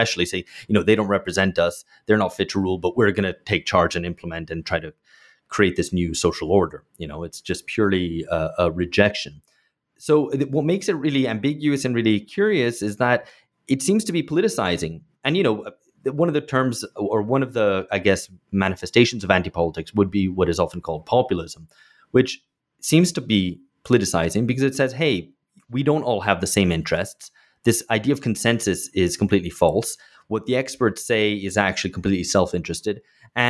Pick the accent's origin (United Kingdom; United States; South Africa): United Kingdom; And I grew up in Britain then.